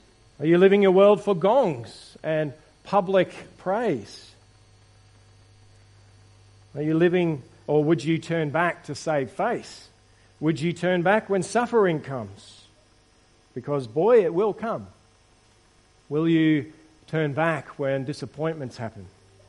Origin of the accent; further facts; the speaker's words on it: Queensland, Australia; I'm a Queenslander. I'll always be a Queenslander.